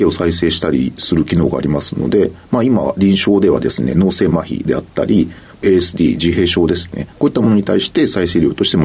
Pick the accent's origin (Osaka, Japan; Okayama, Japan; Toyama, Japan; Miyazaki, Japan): Okayama, Japan; 岡山県岡山市の出身です。